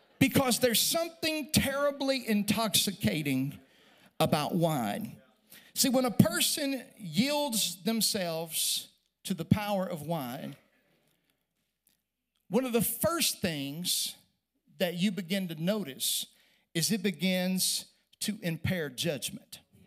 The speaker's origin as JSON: {"language": "English", "region": "Oklahoma", "country": "United States", "said": "I'm from Oklahoma. It was 35 miles an hour today at my house. We understand the wind."}